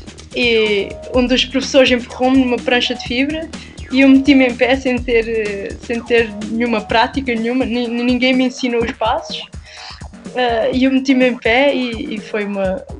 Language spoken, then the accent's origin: Portuguese; Quarteira, Algarve, Portugal; de onde eu sou de Quarteira, só não havia ondas muito consistentemente, por isso íamos para Sagres muitas vezes